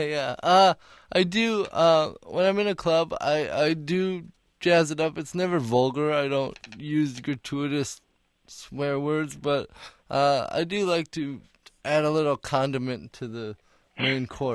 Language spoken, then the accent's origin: English; St. Paul, Minnesota, United States; also born or lived in Cameroon; now in Denver, United States; I grew up in St. Paul, Minnesota, and I've been living in Denver for about 5 years now.